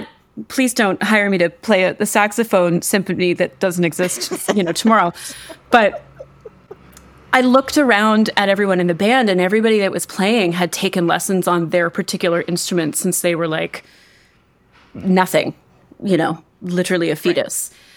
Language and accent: English; Fredericton, New Brunswick, Canada; I'm from Fredericton, so I was in French immersion from grade 4 onward.